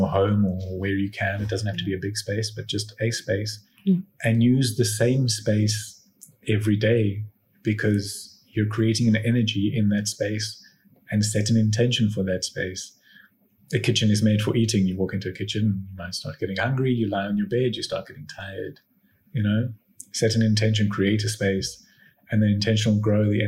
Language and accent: English; South Africa; born there; So I was born in South Africa, Italian family